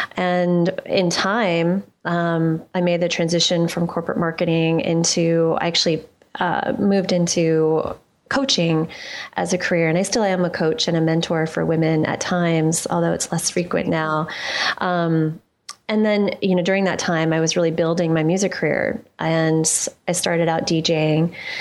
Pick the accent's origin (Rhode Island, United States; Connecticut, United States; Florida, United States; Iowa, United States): Connecticut, United States; how we both came from Connecticut, and, I grew up there just outside of New York, and I was in a fairly actually conservative environment there.